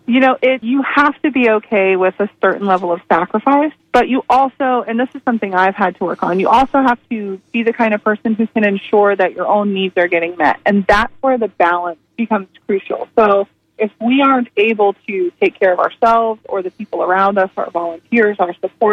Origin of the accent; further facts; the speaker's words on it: Ocala, Florida, United States; So I was born and raised in Ocala, which is where Kindred Spirits was originally situated.